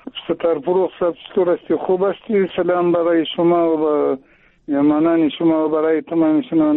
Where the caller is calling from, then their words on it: Shajoy, Zabul, Afghanistan; در ولایت ما هیچ رواج نداره خاصتا در ولسوالی شاجوی ما